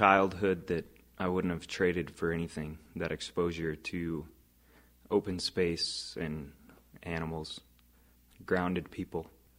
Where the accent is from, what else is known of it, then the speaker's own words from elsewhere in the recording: Helena, Montana, United States; I grew up in Helena most all my childhood until I was 9 years old. We lived on a small place west of Helena